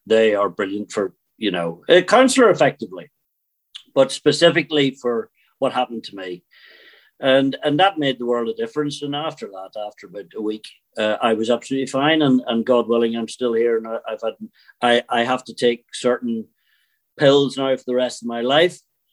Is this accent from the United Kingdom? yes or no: yes; Northern Ireland, United Kingdom; I grew up where I grew up in Northern Ireland, so you're always pretty sanguine about stuff. And you know, I've seen things, and everybody of my age, I'm 61, so we grew up right through the thick of it.